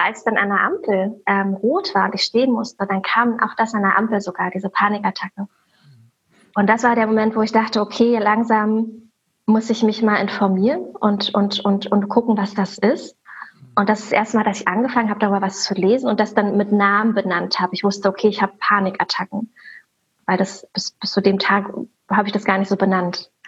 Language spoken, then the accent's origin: German; Berlin, Germany; Und mir ist sofort Berlin gekommen, meine Heimat.